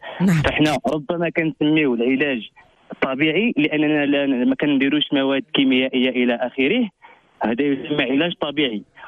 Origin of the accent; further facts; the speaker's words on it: Morocco; عندنا في المغرب